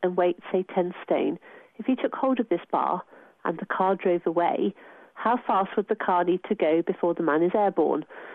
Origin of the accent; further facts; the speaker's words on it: Newnham on Severn, South West England, United Kingdom; I'm from Newnham on Severn in Gloucestershire.